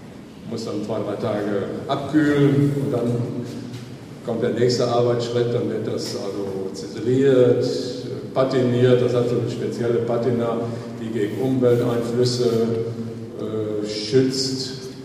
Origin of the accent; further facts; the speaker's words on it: Soest, North Rhine-Westphalia, Germany; ich komme aus Soest in Nordrhein-Westfalen, und da haben wir die Blindenschule für ganz Nordrhein-Westfalen.